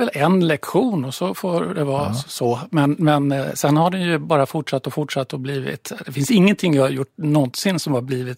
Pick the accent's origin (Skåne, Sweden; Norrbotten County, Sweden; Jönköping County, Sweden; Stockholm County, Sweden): Jönköping County, Sweden; Jönköping; eller jag kommer från Jönköping, ja, men jag gör så gott jag kan ändå.